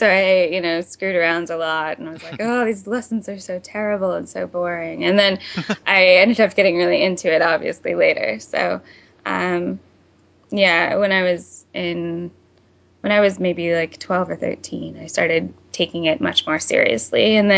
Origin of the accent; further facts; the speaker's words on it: Ohio, United States; born there; also born or lived in Florida; So I was born in Ohio and then I spent several years in Florida, which is a sort of a musical wasteland, to be honest.